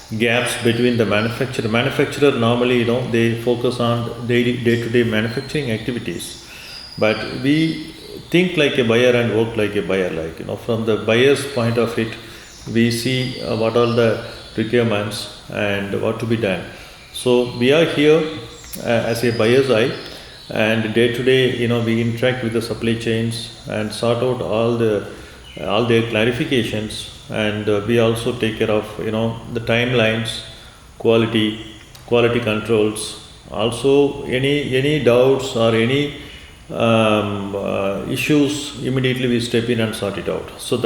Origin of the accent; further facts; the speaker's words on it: India; And we are a team of people and we are from India